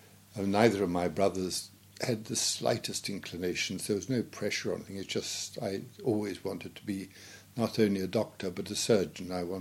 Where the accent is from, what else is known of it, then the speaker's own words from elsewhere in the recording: South India, India; born there; I was born in South India on the 4th of August, 1931.